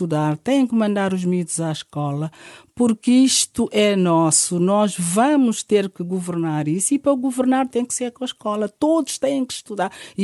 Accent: Guinea-Bissau; born there; Eu nasci na Guiné-Bissau, num contexto familiar que agora, olhando, dou conta que é dominado mais por mulheres

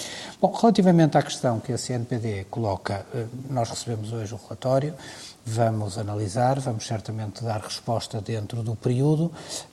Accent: Portugal; Eu tenho que dizer que, enquanto português e enquanto presidente de Câmara

